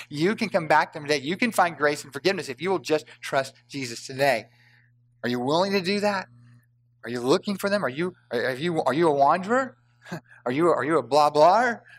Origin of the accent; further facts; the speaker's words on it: Middleburg, United States; I grew up in Middleburg, so I've lost chickens before.